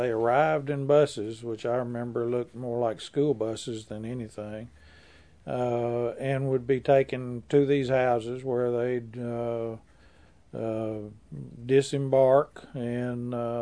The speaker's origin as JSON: {"language": "English", "region": "Arkansas", "country": "United States", "tie": "born or raised there", "said": "I grew up in East Central Arkansas, between Hughes and Forest City, south of Interstate 40, which was actually built while I was a child"}